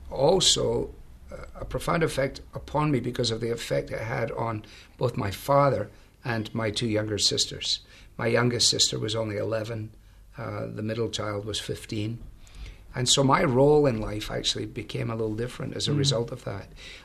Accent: Glasgow, Scotland, United Kingdom; in the 50s in Glasgow, and I had the privilege of being brought up in a home that was Christian.

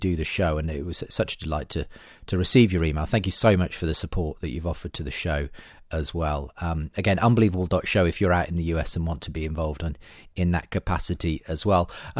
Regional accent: United States; as an American, I believe everyone is entitled to have one

